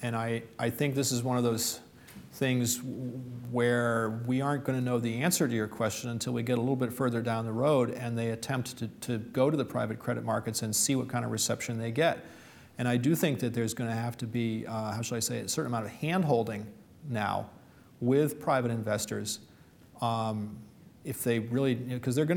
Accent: Detroit, Michigan, United States; I said I was from Detroit, right?

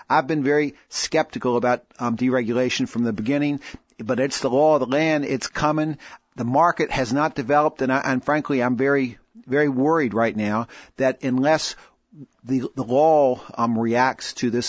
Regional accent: Bath County, Virginia, United States; Well, my home is Bath County. I've lived there most of my life. I was elected Commonwealth Attorney in Bath County in 1987

